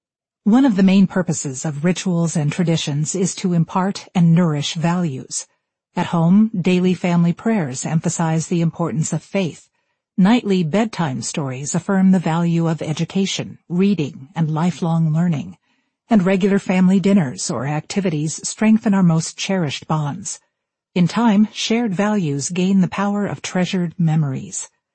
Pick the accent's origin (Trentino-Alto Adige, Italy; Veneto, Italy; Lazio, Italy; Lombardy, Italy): Trentino-Alto Adige, Italy; Tione di Trento; Tione del Trento, my hometown of 3,000 people in the mountains of northern Italy.